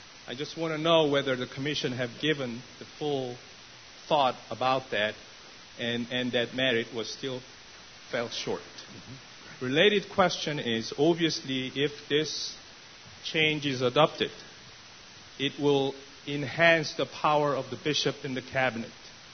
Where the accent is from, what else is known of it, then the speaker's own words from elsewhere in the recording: New England, United States; I'm from New England.